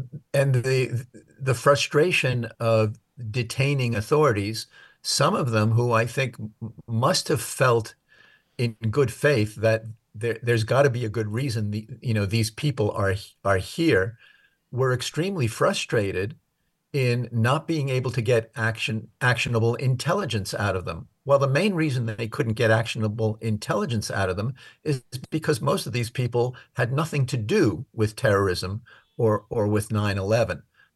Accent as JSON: {"language": "English", "country": "United States", "said": "I'm an American, and the ICRC is not going to send Americans to investigate an American detention facility."}